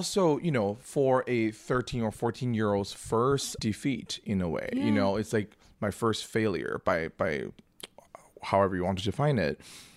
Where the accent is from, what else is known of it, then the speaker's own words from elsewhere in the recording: China; English is a second language; When I was a kid, I was born and raised in China.